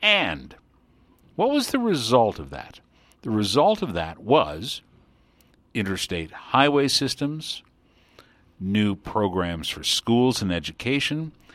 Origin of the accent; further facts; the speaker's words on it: Detroit, Michigan, United States; Yeah, I'm a kid from Detroit. Okay? So my father, may he rest in peace, worked in the factories.